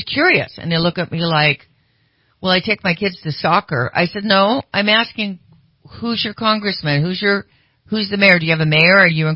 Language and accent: English; Sacramento, California, United States; I know going back from the time I grew up in Sacramento, I was like in student government.